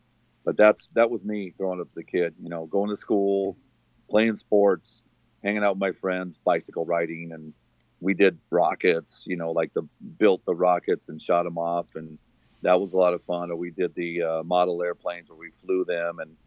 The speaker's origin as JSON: {"language": "English", "town": "Phoenix", "region": "Arizona", "country": "United States", "tie": "born or raised there", "moved": "as an adult", "lives_now": "San Diego, United States", "said": "Well, I was born in Phoenix, Arizona, and that's where I grew up for the first 40 years of my life before I moved here to San Diego."}